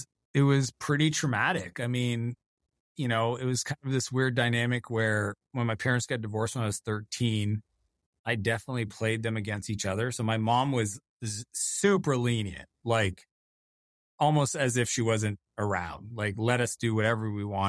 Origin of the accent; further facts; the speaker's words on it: Canada; the province I grew up in Canada